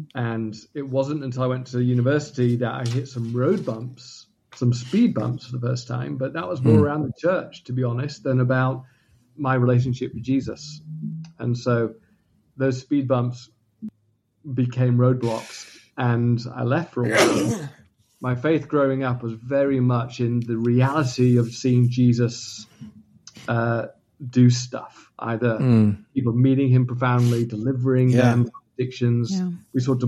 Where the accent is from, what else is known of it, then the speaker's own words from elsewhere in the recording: England, United Kingdom; now in Los Angeles, United States; which is very different to what I grew up with in England.